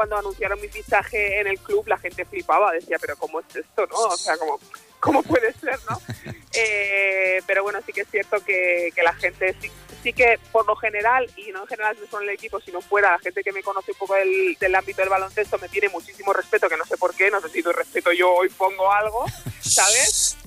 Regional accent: Ripollet, Catalonia, Spain; yo soy de ahí, de Ripollet, en la calle Maragall

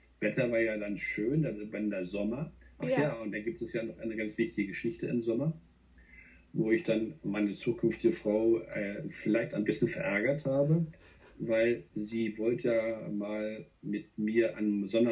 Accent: Göttingen, Lower Saxony, Germany; als Norddeutscher aus Göttingen kommt, Hildesheim wohnt

